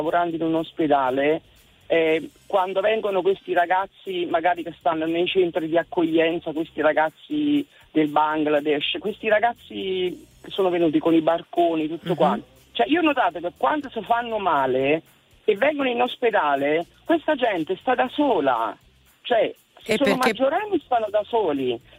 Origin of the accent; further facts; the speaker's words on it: Campania, Italy; now in Perugia, Italy; io sono campana, però abito a Perugia e lavoro, sono una OSS all'ospedale di Perugia.